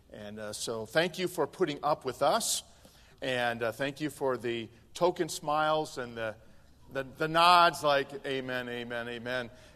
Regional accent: Midwest, United States; I mean, I'm from the Midwest, and man, it's been humid lately.

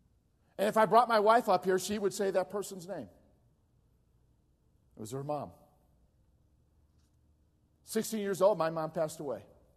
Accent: Chicago, Illinois, United States; She said, Chicago. I said, really? What part? And I said, that's where I'm from.

